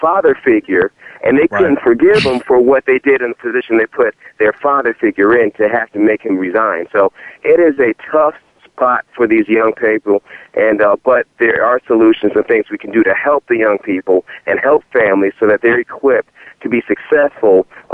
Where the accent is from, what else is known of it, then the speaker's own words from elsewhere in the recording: Miami, Florida, United States; born there; And I was born in Miami, so I was a huge Miami Hurricane fan.